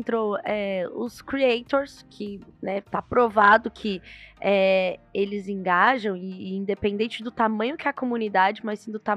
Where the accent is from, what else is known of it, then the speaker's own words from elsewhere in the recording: Rio de Janeiro, Brazil; Eu, nascida e criada no Rio, nunca tinha sido assaltada.